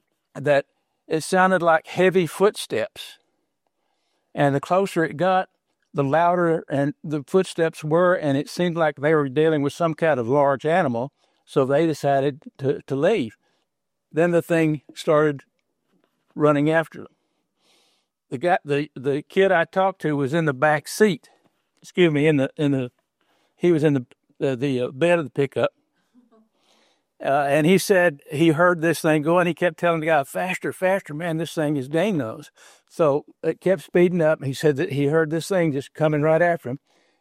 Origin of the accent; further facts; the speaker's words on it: Sour Lake, Texas, United States; The other incident was reported to me just a few weeks ago by a young man from my hometown there in Sour Lake.